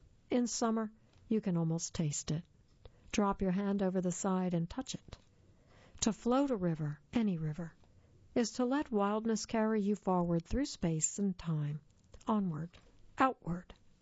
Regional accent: Pittsburgh, Pennsylvania, United States; I'm from Pittsburgh and the Youghiogheny goes through Pittsburgh.

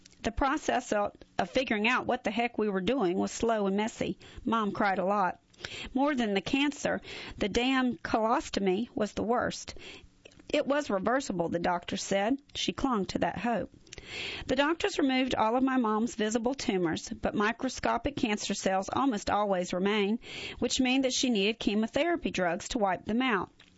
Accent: Dover, Ohio, United States; When I'm in my hometown of Dover, Ohio, I can't leave the house without running into at least one person

